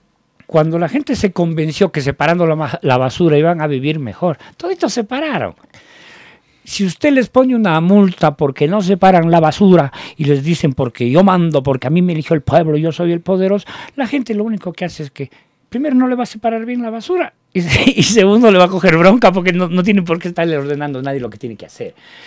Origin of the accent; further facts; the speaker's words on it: Cayambe, Pichincha, Ecuador; Yo creo que somos el granero de Quito.